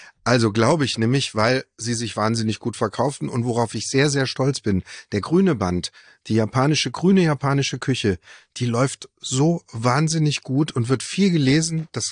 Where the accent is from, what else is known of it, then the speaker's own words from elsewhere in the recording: Offenbach am Main, Hesse, Germany; born there; In Offenbach am Main.